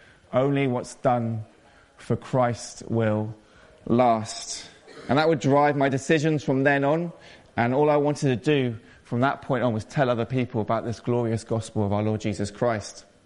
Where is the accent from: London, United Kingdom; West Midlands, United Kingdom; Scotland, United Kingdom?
London, United Kingdom; I was brought up in London in a loving Christian but middle class home.